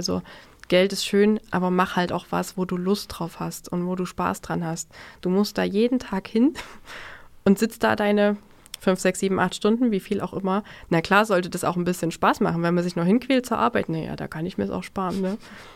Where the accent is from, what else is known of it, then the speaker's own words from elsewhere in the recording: Gera, Thuringia, Germany; Also ich komme ja aus Gera ursprünglich, da laufen schon viele Sachen anders und nicht so intensiv.